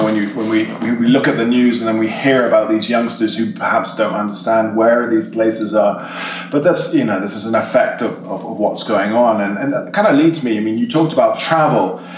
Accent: London, United Kingdom; I'm from London. I am from London.

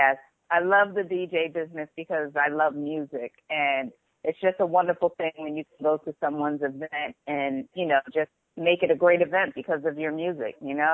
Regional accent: Port Chester, New York, United States; now in Rockledge, United States; I was born and raised in New York.

